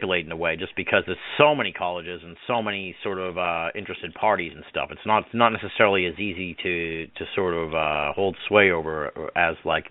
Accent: New England, United States; But and because I'm from the New England area, I've actually probably, like, not looked into it enough because I don't want to know.

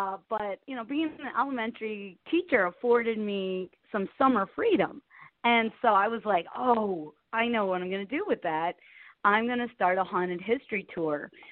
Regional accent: Big Bend, Wisconsin, United States; I grew up in Big Bend, Wisconsin.

